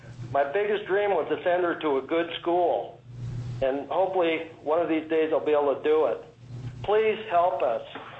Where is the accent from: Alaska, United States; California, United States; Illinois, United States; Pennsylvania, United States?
Alaska, United States; Cordova; born there; Yes, I was born in Cordova in 1960, began my commercial fishing career at 9 years old, fished both salmon and herring.